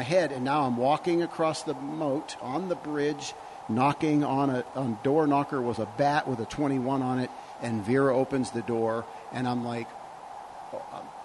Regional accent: St. Marys, Pennsylvania, United States; also born or lived in Pittsburgh; And I grew up in, I'm from St. Mary's, Du Bois. I grew up on farms.

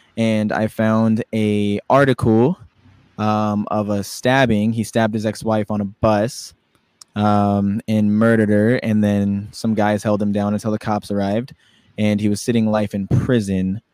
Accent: Denver, Colorado, United States; I was living in Denver. I grew up in Denver.

